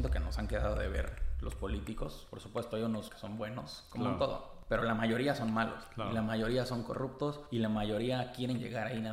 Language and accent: Spanish; Cancún, Quintana Roo, Mexico; de Cancún, sí. Nací aquí en Cancún hace 30 años ya. Mis papás llegaron aquí a Cancún hace bastante tiempo, son de los pioneros de Cancún. Como sabemos, Cancún es una ciudad muy joven, pero mis papás son tabasqueños.